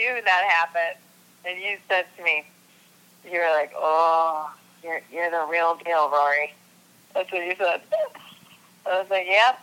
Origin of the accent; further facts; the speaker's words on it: Rochester, New York, United States; All right, so, you know, I'm from Rochester, New York. I'm from upstate New York. I'm from an Irish Catholic family.